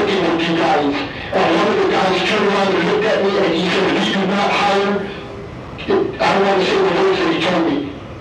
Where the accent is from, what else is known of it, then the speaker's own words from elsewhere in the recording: Tucson, Arizona, United States; now in Phoenix, United States; I'm from Tucson, Arizona, and I was forced to reside in Phoenix, Arizona, sir.